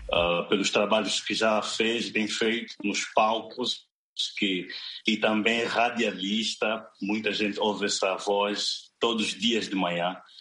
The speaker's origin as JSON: {"language": "Portuguese", "country": "Angola", "moved": "as an adult", "lives_now": "Namibia", "said": "eu tô na Namíbia já há 10 anos, sou angolano, mas fui pra Namíbia e fui para estudar"}